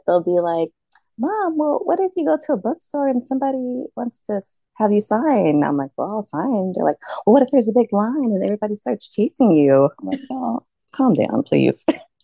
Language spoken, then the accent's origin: English; San Antonio, Texas, United States; I did move around a lot as a kid, too. I stayed, I'm from Central San Antonio. So I moved around a lot.